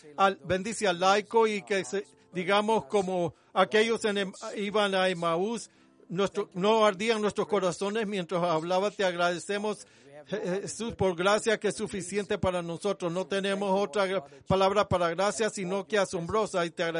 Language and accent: Spanish; United Kingdom; Spanish is a second language; Espero que mi acento no sea demasiado malo. Soy británico.